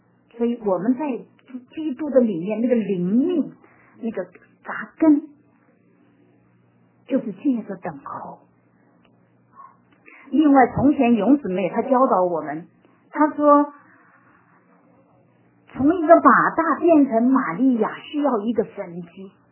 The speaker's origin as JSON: {"language": "Chinese", "region": "Minnesota", "country": "United States", "said": "我是从明尼苏达来的哈"}